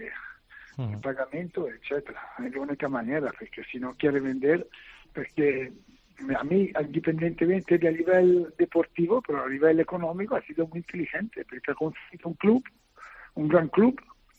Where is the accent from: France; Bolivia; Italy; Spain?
Italy; Spanish is a second language; no hablo castellano, no hablo valenciano, digo, pero soy italiano